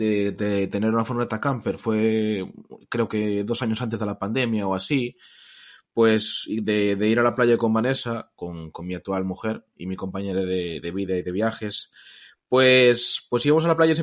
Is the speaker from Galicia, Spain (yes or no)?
yes; Galicia, Spain; accent: Galician; yo soy un chico de Galicia, como se podrá notar por mi acento.